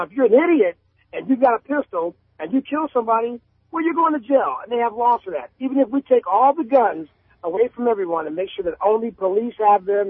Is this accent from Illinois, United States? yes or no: no; California, United States; I'm not from Texas. I'm actually from California